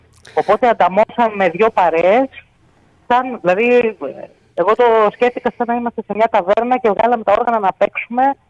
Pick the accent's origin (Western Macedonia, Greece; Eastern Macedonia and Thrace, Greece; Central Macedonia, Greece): Central Macedonia, Greece; Serres; πήγα στο χωριό μου εδώ στις Σέρες, που πλέον δεν υπάρχουν πολλοί άνθρωποι από τα παιδικά μου χρόνια